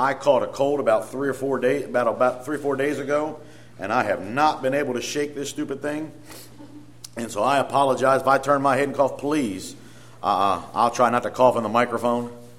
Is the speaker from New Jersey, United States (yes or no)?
yes; New Jersey, United States; also born or lived in Philadelphia; I'm an American. Don't ask if I'm an Italian American. I am not. I am an American Italian. I was born in South Philly, raised in South Jersey on a farm.